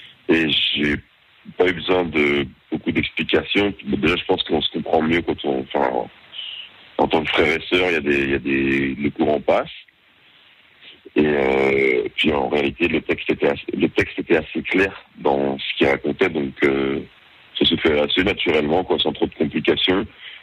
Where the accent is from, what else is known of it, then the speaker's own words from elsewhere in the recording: Belgium; moi, je m'y sens plus à la maison parce que c'est le Nord et que je suis belge